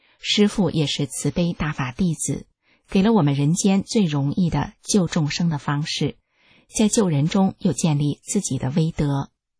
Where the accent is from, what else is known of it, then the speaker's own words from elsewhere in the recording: China; 我们是中国人，我们爱中国，中国人好，但中共不好。